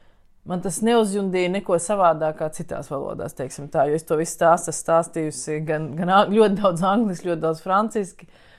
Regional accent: Jūrmala, Latvia; Vienmēr, esmu pat no Jūrmalas, un man vienmēr patīk būt pie

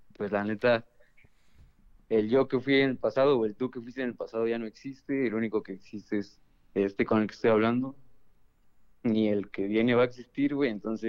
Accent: Oaxaca, Mexico; now in Puebla, Mexico; pero soy de Oaxaca.

